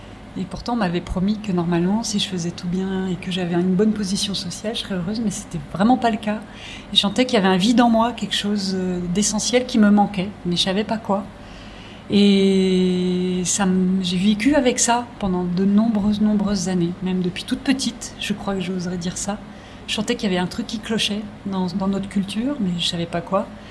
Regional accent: Paris, Île-de-France, France; Et moi en fait je suis parisienne, une vraie de vraie.

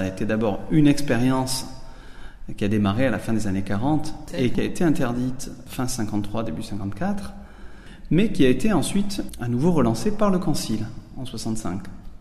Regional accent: Rodez, Occitanie, France; J'étais bien inséré dans l'église diocésaine là où j'ai grandi, à Rodez, en Aveyron, en aumônerie.

